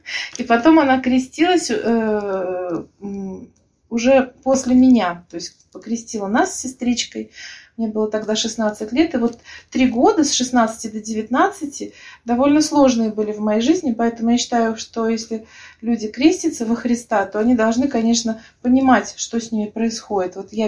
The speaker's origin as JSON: {"language": "Russian", "region": "Tashkent", "country": "Uzbekistan", "moved": "yes", "lives_now": "Novosibirsk, Russia", "said": "Ну, мы переехали в Новосибирск из Ташкента."}